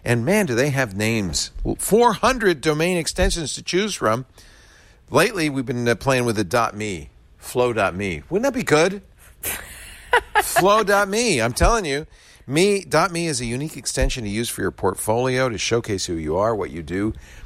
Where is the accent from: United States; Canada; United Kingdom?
United States; Providence, Rhode Island; I grew up in Providence in a house built in 1806.